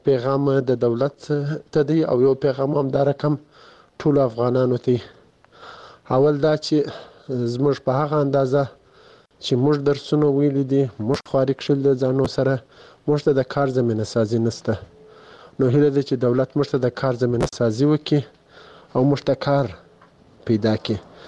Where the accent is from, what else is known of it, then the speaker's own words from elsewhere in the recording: Kandahar, Afghanistan; د کندهار ولایت د سور لسمینا یڅخه تاسو ته پیغام ژدم. زه دلته په کندهار کې په یو شخصي روغتون کې د فارمسیست په حیث دنده اجرا کوم.